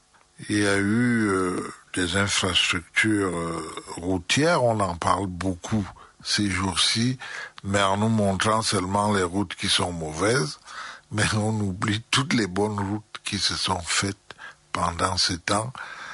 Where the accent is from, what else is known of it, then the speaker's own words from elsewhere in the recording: Cameroon; Ça veut dire que chez nous, au Cameroun en particulier, on respecte la longévité